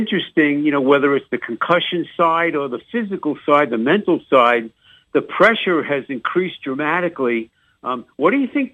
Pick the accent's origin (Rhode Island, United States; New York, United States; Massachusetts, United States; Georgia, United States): New York, United States; Bronx; You know, I grew up in the Bronx, and it was Willie Mays.